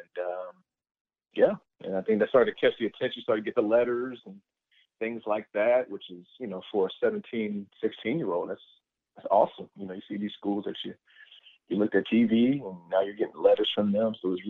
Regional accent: Georgia, United States; growing up in Georgia, you just heard that name, the Bailey family

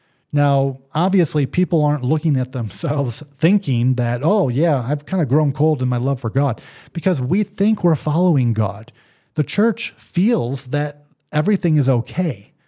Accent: New York, United States; Well, I don't know. I'm from New York.

